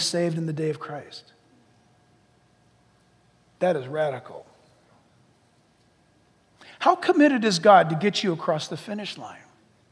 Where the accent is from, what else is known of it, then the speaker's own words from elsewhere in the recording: California, United States; I grew up in Orange County, so my dad signed me up at the age of 9 for junior All-American or Pop Warner football.